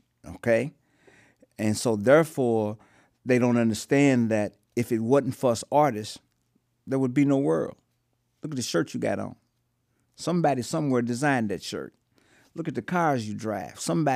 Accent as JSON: {"language": "English", "town": "Portland", "country": "United States", "tie": "born or raised there", "said": "I grew up in Portland. And when I grew up in Portland, it was 99.9% white."}